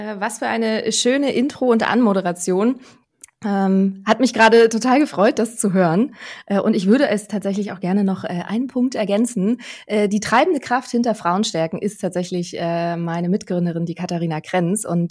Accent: Berlin, Germany; now in Hamburg, Germany; Ich bin eine Berliner Pflanze, da komme ich nämlich eigentlich her und da fühle ich mich auch sehr stark beheimatet. Mittlerweile lebe ich aber hier oben bei Hamburg. Das heißt, das ist wirklich mittlerweile mein Zuhause.

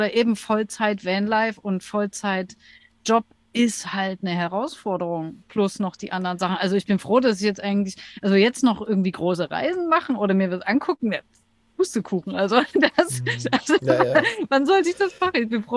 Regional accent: Dresden, Saxony, Germany; Dresden wäre, meine Heimat

